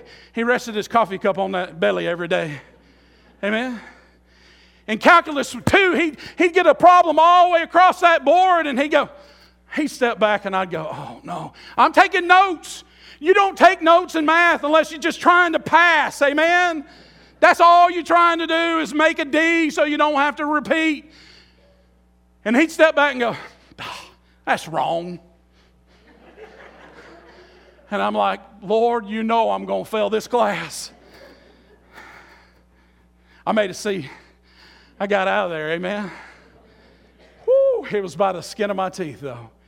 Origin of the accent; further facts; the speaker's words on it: Selma, Alabama, United States; born there; I was born in Selma, Alabama, and I lived all over the world.